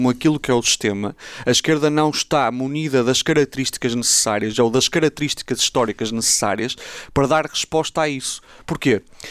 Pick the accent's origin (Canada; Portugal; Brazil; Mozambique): Portugal; Braga; E sou de Braga e cá estou.